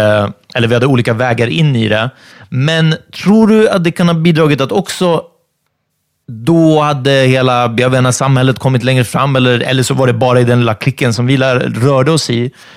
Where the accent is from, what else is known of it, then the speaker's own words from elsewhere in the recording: Bredäng, Stockholm County, Sweden; Ja, för jag är från Bredäng, jag bor fortfarande kvar där.